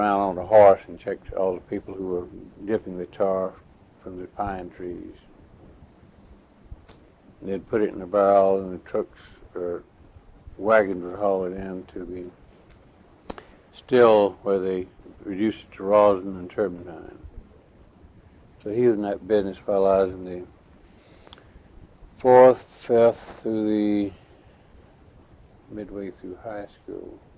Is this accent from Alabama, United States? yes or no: yes; Vance, Alabama, United States; born there; also born or lived in Chunchula / Georgetown; I was born in Vance, Alabama, which is between near Birmingham, Alabama, on November 23, 1915. Before I was a year old, we moved to Chinchula, Alabama, which is about 18 miles north of Mobile.